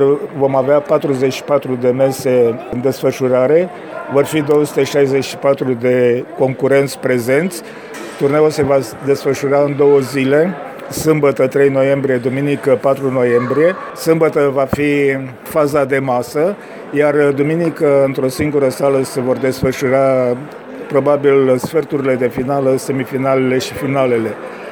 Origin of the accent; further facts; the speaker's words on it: Alba Iulia, Alba County, Romania; Eu vin de la Alba Iuliană